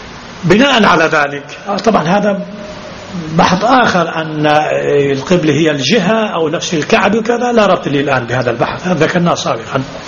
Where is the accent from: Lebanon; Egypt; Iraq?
Lebanon; طبعا بعض المكروهات أجمع الكل على فعلها عندنا في لبنان